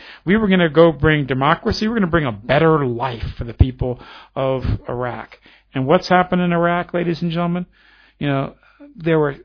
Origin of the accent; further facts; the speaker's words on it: United States; I'm an American. I may not agree with the government, but it's still my country.